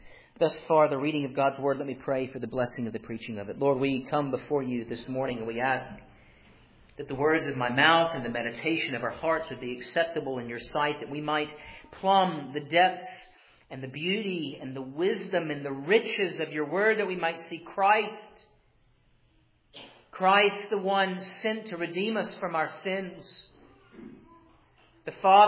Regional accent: Georgia, United States; I grew up in the age of the Braves growing up in Georgia.

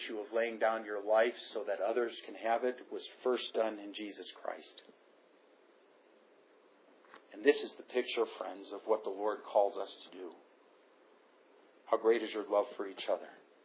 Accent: United States; we are so American. We are so wrapped up in ourselves and in our pleasures and our desires

